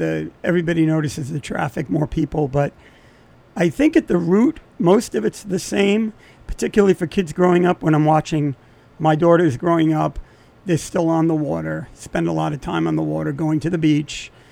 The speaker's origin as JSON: {"language": "English", "town": "Sag Harbor", "region": "New York", "country": "United States", "tie": "born or raised there", "also_born_or_lived": "Boston", "said": "I grew up in Sag Harbor. I lived in Boston. We met, worked for this company, and then eventually we moved back to Sag Harbor."}